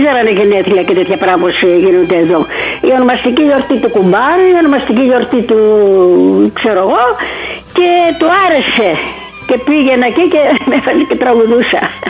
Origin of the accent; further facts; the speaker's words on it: Rhodes, South Aegean, Greece; Κατάγομαι από τη Ρόδο. Στη Ρόδο γεννήθηκα, από τους γονείς μου οι οποίοι ήταν πρόσφυγες της Μικράς Ασίας. Η μητέρα μου, ο μπαμπάς μου από το Καστελόριζο και εγώ γεννήθηκα στη Ρόδο.